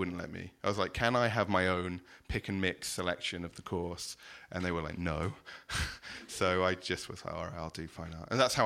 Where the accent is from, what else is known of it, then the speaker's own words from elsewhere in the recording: England, United Kingdom; I grew up in England